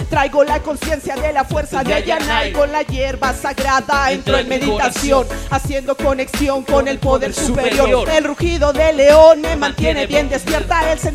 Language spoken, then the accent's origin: Spanish; Ajusco, Mexico City, Mexico; somos originarios del Ajusco